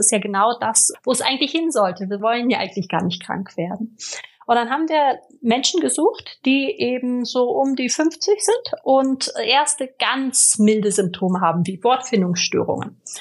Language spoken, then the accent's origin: German; Italy; moved away as an adult; ich bin in Italien groß geworden, konnte dann aber einen Teil meines Studiums in Deutschland machen und in den USA